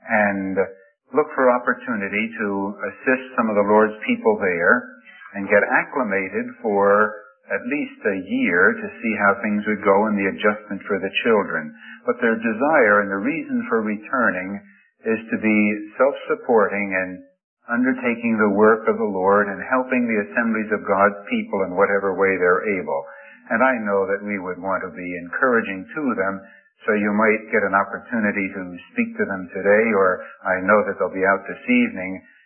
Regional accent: Houston, Texas, United States; I'm from Houston, Texas.

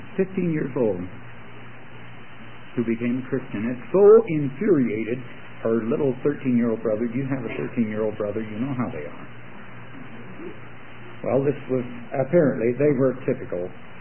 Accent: Ireland; Being Irish, I hate to admit it

